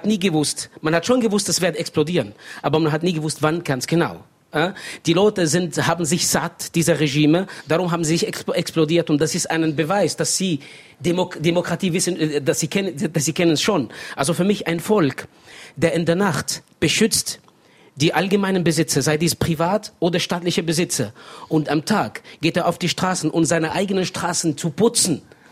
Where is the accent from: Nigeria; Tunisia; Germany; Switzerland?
Tunisia; ich bin selber Tunesier, ich weiß schon, wie sie denken.